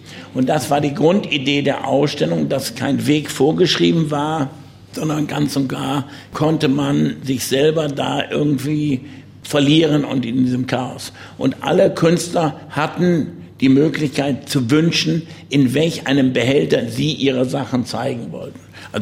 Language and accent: German; North Rhine-Westphalia, Germany; Ich bin immer stolz darauf, Münsterländer zu sein. Ich bin auf dem Dorf im Münsterland groß geworden.